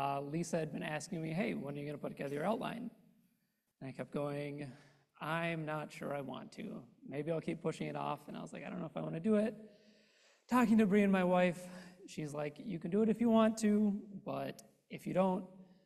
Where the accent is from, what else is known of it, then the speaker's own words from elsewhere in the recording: Cumberland, Wisconsin, United States; So I was born and raised in Midwest Wisconsin, in the small town of Cumberland. I'm the bottom middle child out of four.